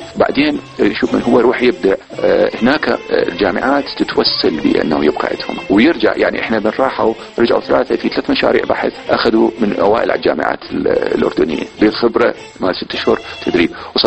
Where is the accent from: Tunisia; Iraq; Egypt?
Iraq; يظل العراق يعني هو يعني مثل نقول الكعبة مالتنا في كل شيء احنا كعراقيين